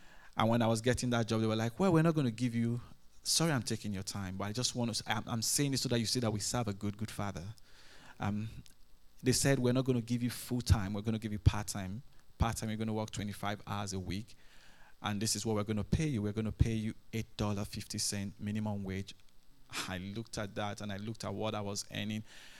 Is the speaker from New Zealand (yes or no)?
no; Nigeria; moved away as an adult; now in United States; When I came from Nigeria, I was working in a bank.